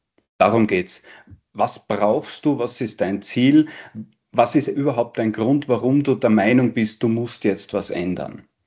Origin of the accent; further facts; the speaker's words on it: Styria, Austria; Ich komme aus der Steiermark. Ich habe in der Steiermark Tourismus gelernt